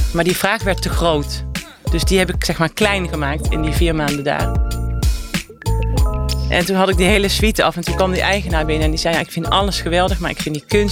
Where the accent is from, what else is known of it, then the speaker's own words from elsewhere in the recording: Eindhoven, North Brabant, Netherlands; born there; now in Amsterdam, Netherlands; ik ben dus geboren in Brabant, in Eindhoven. Ik woon al 20 jaar in Amsterdam.